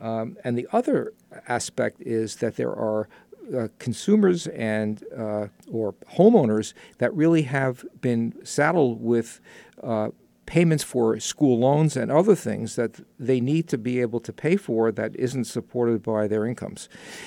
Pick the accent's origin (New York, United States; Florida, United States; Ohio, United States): New York, United States; and I've asked her to be here today because, as a New Yorker, I have some struggle pronouncing things.